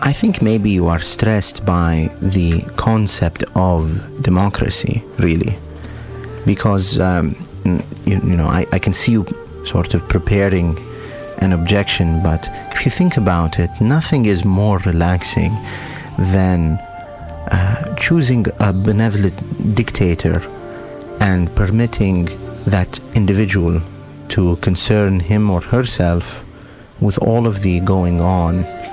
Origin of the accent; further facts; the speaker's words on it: Hijaz, Saudi Arabia; I'm from Al-Hijaz, from the Hijaz region of the Middle East